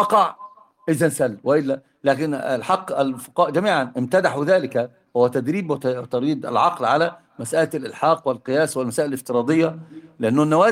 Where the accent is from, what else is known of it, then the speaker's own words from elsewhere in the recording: Egypt; عندنا في مصر أوجزوها بكلمة واحدة